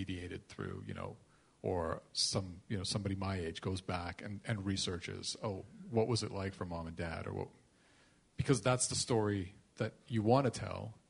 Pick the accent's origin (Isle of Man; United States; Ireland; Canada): Canada; If that, I'm Canadian.